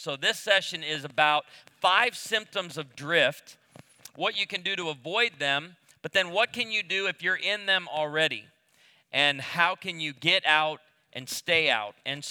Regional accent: Illinois, United States; We do not know how to behave at the beach. I'm from Illinois.

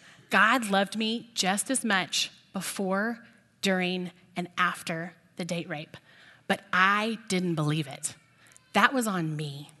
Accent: Texas, United States; I'm from East Texas, so sometimes it might sound like yolk.

